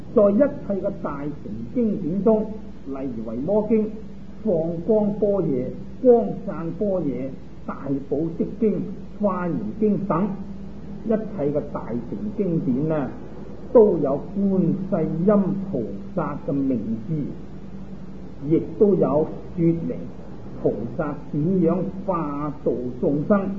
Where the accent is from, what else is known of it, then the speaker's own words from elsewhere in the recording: China; 现在我们讲我们中国人，尤其是我们东方人